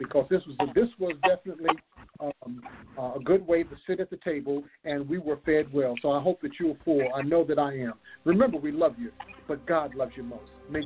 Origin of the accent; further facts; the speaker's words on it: Princeton, West Virginia, United States; is also hailed from West Virginia, Princeton, West Virginia also. So we're going back to back to my hometown.